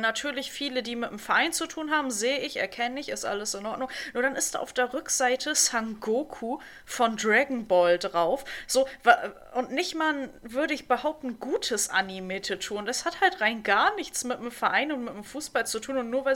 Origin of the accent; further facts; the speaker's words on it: Hamburg, Germany; für mich als Hamburger